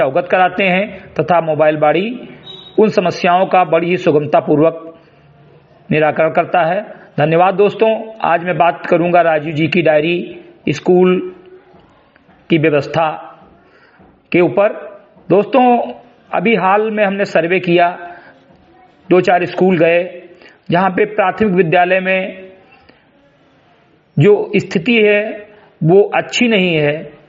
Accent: Samrigarhi, Uttar Pradesh, India; ग्राम सभा समरीगढ़ी विकासखंड मेनपुरा जनपद बहराइच का मूल निवासी हूं

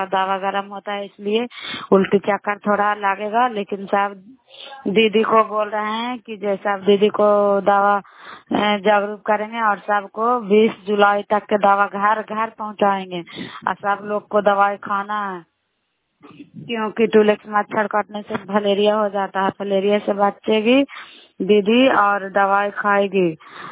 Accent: Bihar, India; नालंदा जिला करार ब्लॉक की निवासी हूँ।

